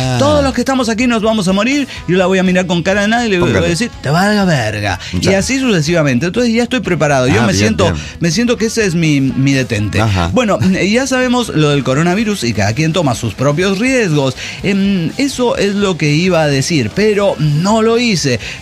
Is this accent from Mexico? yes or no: yes; Mexico; Ah, güey, es que soy mexicano, güey.